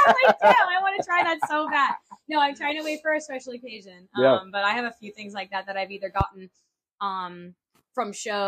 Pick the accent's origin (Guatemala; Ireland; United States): Ireland; because I'm an Irish girl and I'm a whiskey drinker.